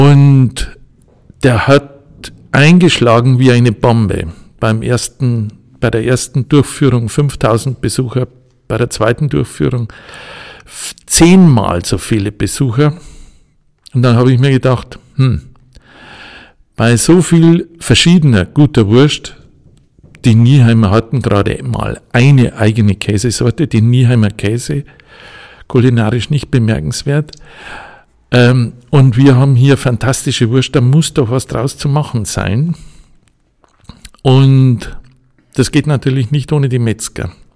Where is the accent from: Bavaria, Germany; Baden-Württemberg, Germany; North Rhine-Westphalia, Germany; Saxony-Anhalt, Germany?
Bavaria, Germany; Aus Niederbayern.